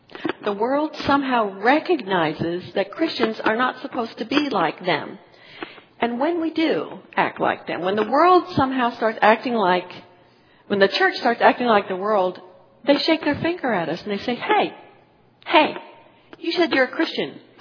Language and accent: English; United States; When I grew up in America, we were a pluralistic society